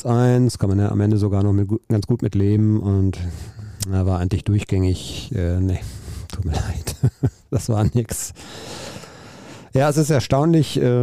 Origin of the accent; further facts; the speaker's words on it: Herbern, North Rhine-Westphalia, Germany; also born or lived in Werne; Ja, im benachbarten Herbern, was zu Aschebeck gehört.